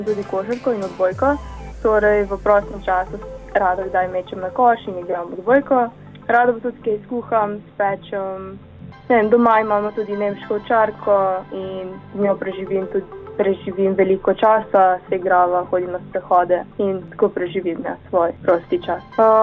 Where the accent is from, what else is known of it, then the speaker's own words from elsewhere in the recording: Novo Mesto, Southeast Slovenia, Slovenia; ker sem iz Novega mesta